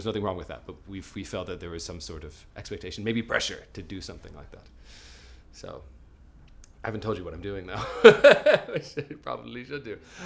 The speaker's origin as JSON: {"language": "English", "town": "Belfast", "region": "Northern Ireland", "country": "United Kingdom", "said": "I'm 29 and I come from Belfast in Ireland."}